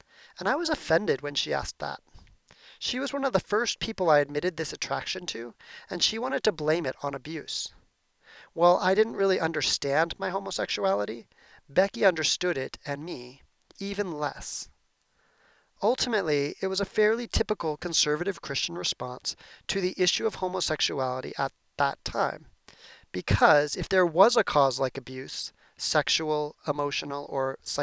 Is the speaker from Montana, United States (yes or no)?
yes; Billings, Montana, United States; Petro Hall on the campus of Montana State University Billings in Billings, Montana. I was moving back to my hometown to manage a dormitory of 300 students.